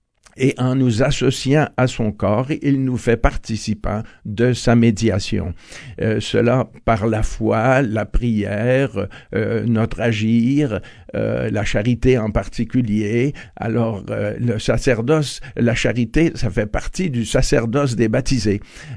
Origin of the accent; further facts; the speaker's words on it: Canada; Comme vous le savez, je suis canadien.